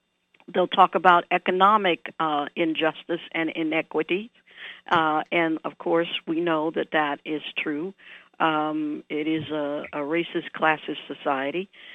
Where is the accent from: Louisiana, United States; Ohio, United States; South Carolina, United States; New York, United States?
Louisiana, United States; New Orleans; I think about my own coming from Louisiana. I grew up in New Orleans and, you know, in a segregated society.